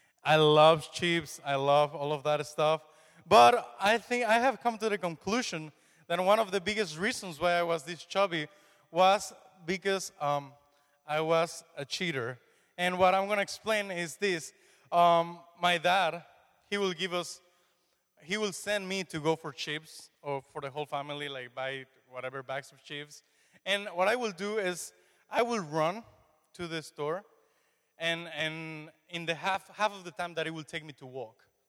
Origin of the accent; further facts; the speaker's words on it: Mexico; English is a second language; moved away as an adult; now in Oswego, United States; I was born in Mexico. I lived there my whole life until I was 18. And when I was 18, I moved to Lima, New York